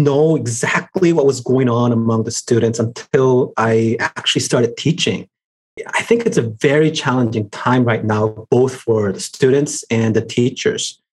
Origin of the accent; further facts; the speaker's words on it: New York, United States; born there; also born or lived in Seoul / Miami / Shanghai / Rio de Janeiro; I was born in New York and lived in Seoul, Miami, Shanghai, Rio de Janeiro, and Los Angeles before moving up to the Bay Area.